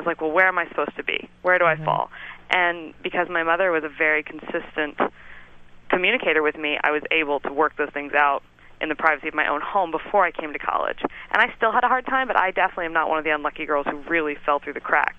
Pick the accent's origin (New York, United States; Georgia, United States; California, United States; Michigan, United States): Georgia, United States; lot of girlfriends from back home who are getting engaged, and all the girls who have moved away, I'm from Georgia